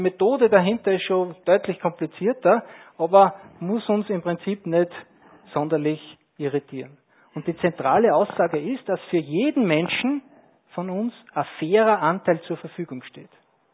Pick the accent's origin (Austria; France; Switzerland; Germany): Austria; Kleinreifling, Upper Austria; oder von mir aus in Kleinreifling, wenn ich sitze in meinem Heimatort